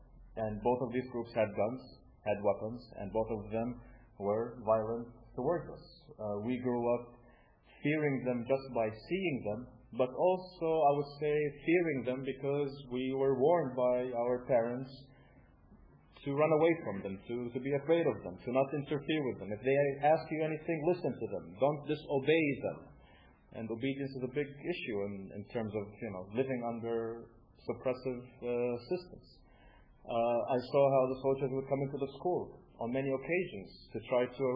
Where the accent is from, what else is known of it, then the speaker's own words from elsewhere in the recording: Bethlehem, West Bank, Palestine; also born or lived in Kansas City; And they moved back to Kansas City, where I was born. So I was born in Kansas City, and 6 months after I was born, we moved to Bethlehem, back to Bethlehem